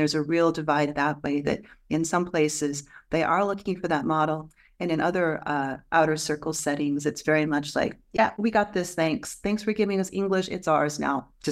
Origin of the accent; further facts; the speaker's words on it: United States; I'm from the United States, Brynn, you're from the United States